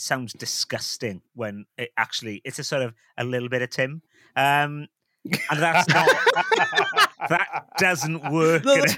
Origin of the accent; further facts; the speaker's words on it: Wales, United Kingdom; I'm a Welshman. I'm a Welshman who doesn't live in Nova Scotia